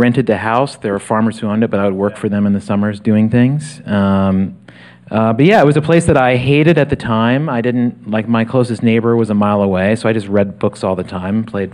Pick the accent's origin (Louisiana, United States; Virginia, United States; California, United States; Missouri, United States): Virginia, United States; Blacksburg; I'm from outside of Blacksburg, Virginia, which is Southwest Virginia, Appalachia.